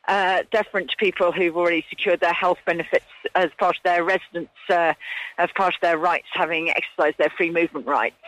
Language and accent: English; United Kingdom; can I say that actually it's incredibly easy to access healthcare in Australia as a Brit?